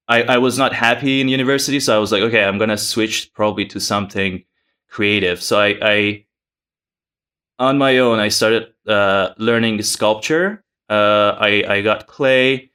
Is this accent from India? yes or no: no; Iran; moved away as an adult; now in Canada; So I'm coming from Iran. So I immigrated to Canada 2004.